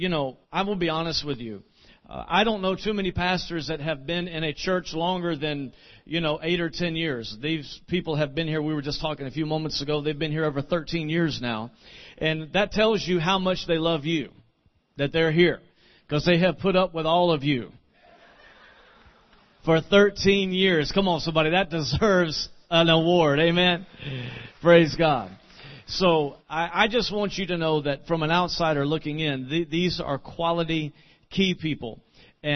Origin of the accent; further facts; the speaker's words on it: Deltona, Florida, United States; We are from Deltona, Florida.